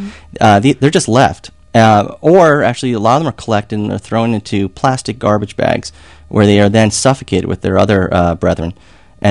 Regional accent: Massachusetts, United States; They were very angry that I was from Massachusetts.

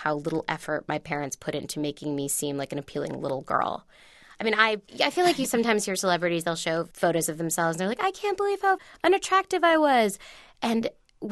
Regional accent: United States; simply by being an Indian American woman, I was already so statistically interesting.

